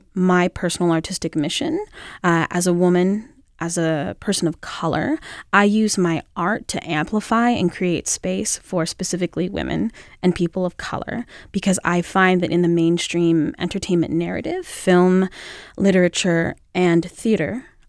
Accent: United States; I can only speak as an American, only ever having lived here.

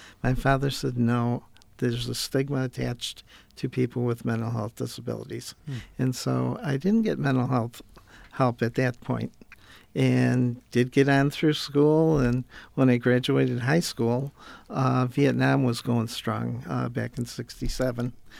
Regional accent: Rochester, New York, United States; Well, I grew up in Rochester, New York, and grew up in a family that had some problems

